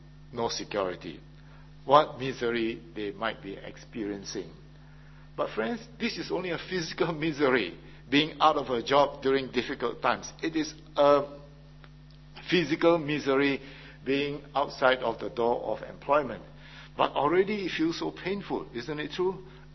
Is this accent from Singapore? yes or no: yes; Singapore; I always felt somewhat uncomfortable and unwelcome because I'm a Singaporean